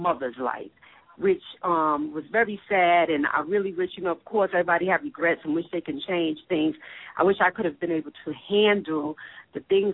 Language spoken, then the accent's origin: English; Brooklyn, New York, United States; Well, I'm from Brooklyn, New York, and I am divorced.